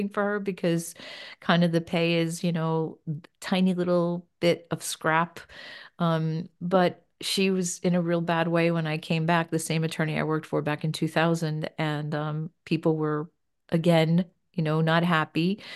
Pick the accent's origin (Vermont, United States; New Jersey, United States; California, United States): New Jersey, United States; moved away as an adult; also born or lived in Pennsylvania / Florida; Actually, I am from New Jersey. I grew up in New Jersey and moved to Pennsylvania when I was 30.